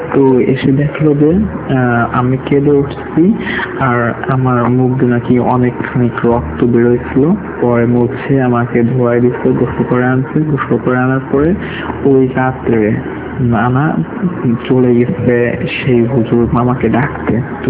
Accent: Faridpur, Dhaka Division, Bangladesh; born there; আমার জন্ম হয় ফরিদপুরের কোন এক গ্রামে, আমার নানু বাড়িতে।

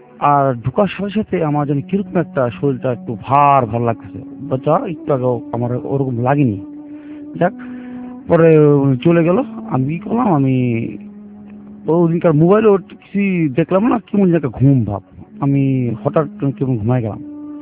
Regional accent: Mirpur, Dhaka Division, Bangladesh; আমি মিরপুর সরাফা থেকে এসেছি।

